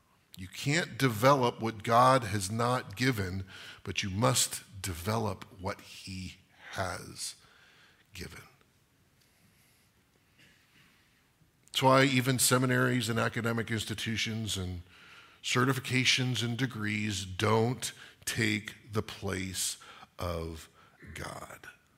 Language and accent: English; California, United States; I know oak trees don't have fruit, by the way, even though I'm from California, okay?